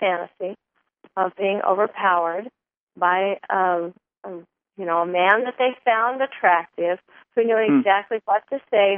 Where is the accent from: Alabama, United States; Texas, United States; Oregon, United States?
Oregon, United States; We don't have nettles down here in Northern California, but I grew up in Oregon, and we got plenty of them up there.